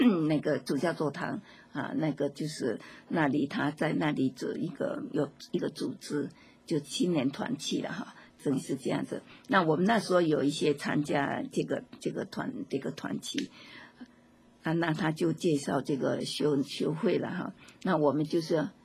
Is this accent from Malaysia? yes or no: no; China; 我们是中国人